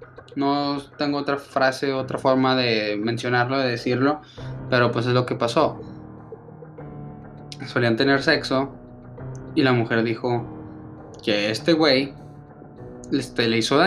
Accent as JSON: {"language": "Spanish", "town": "Ciudad Juárez", "region": "Chihuahua", "country": "Mexico", "tie": "born or raised there", "said": "hablo de Ciudad Juárez porque es de donde yo soy, donde nací, bueno, no donde nací, la verdad, pero donde crecí. Siento que yo soy de ahí, por eso dije nací."}